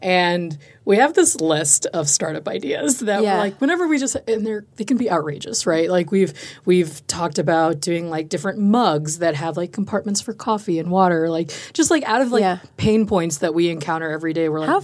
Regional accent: New York, United States; also born or lived in Chicago; now in Austin, United States; Because I'm like from Chicago, was born and raised in New York. Yeah. So it's like very big cities.

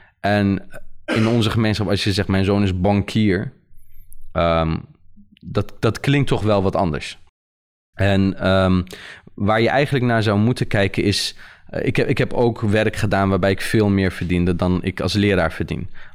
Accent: Netherlands; Wij zijn hier opgegroeid, we zijn hier geboren, wij zijn Nederlanders, wij zijn van hier.

